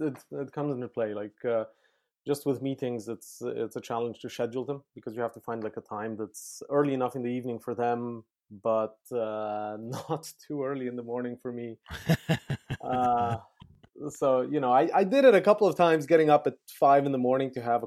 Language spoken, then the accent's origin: English; Slovenia; moved away; also born or lived in Yugoslavia; I'm originally from Europe, from Slovenia, though I was born in Yugoslavia. But that country doesn't exist anymore. So now I'm from Slovenia.